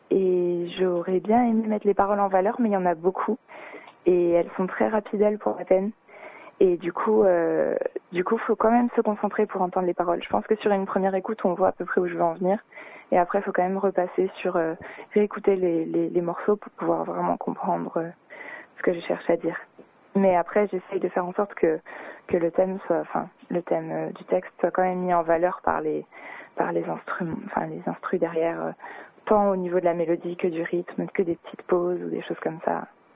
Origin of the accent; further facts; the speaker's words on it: Narbonne, Occitanie, France; Après, j'ai grandi en France, mais j'ai grandi à Narbonne, en fait, dans le sud de la France.